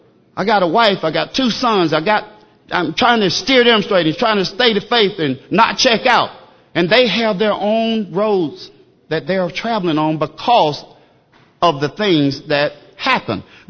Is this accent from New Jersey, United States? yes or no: no; Newnan, Georgia, United States; I don't talk like everybody else. I'm from Noonan, Georgia, so a little country gonna come out.